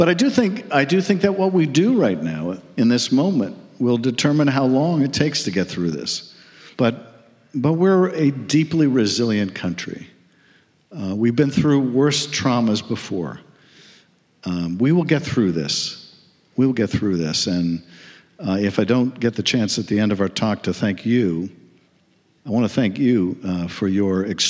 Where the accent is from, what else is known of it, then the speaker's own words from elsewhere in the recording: Boston, Massachusetts, United States; Well, I grew up in Boston, and so having an affinity for the Kennedys is in part of the air that you breathe.